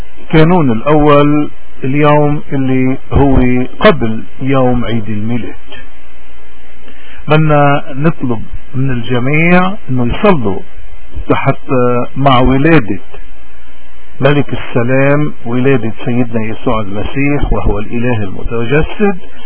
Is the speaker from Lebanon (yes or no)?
yes; Lebanon; اليوم كلنا كلبنانيين بدنا نصلي لبعضنا البعض.